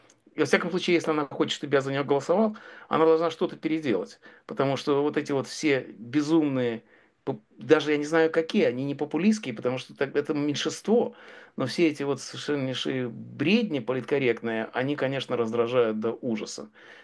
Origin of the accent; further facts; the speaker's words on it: United States; И таксист, убедившись в том, что я из Америки